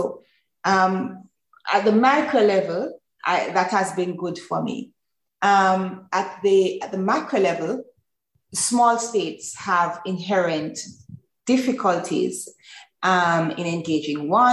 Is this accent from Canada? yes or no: no; Jamaica; I was respected because of the fact that I'm Jamaican. That was something that I was proud